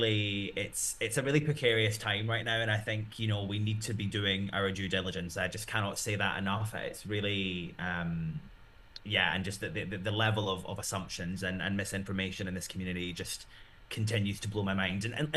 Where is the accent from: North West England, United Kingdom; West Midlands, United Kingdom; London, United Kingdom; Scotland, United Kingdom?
Scotland, United Kingdom; now in Germany; I'm living in Germany, originally from the UK, I'm originally from Scotland.